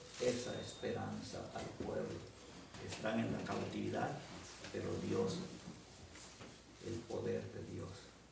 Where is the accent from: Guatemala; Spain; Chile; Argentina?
Guatemala; Como guatemalteco, y muchos guatemaltecos, nos sentimos avergonzados de esto que ocurrió.